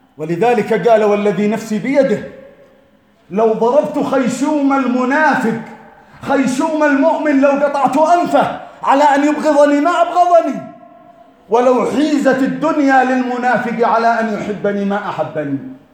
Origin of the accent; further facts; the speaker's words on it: Yemen; بالنسبة لنا كيمنيين؟